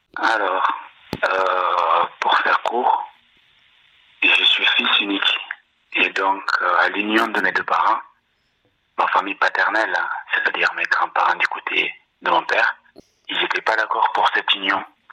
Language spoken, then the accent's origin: French; Guinea; now in France; moi j'ai quitté la Guinée. Donc, j'avais jamais eu l'idée de venir en France ici. Je suis sorti de la Guinée, je suis parti directement dans un pays limitrophe à côté.